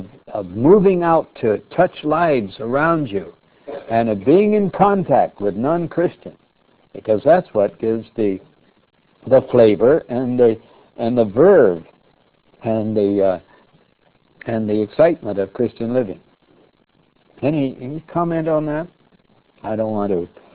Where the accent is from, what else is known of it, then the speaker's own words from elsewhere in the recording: Montana, United States; Now, I come from Montana, where there's lots of sheep, and I've seen a lot of sheep herders, but I've never seen one that sent his sheep out into the midst of wolves.